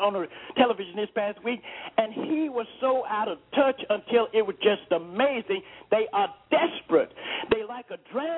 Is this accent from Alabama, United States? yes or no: yes; Tuscaloosa, Alabama, United States; This ain't going to be popular in Chicago, but I'm going to say it because I'm from Tuscaloosa.